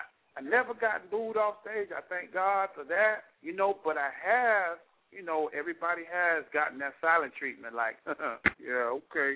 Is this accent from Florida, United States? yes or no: yes; Miami, Florida, United States; I'm originally from Miami, but now I live in, you know, the Daytona, Orlando area over there, Central Florida.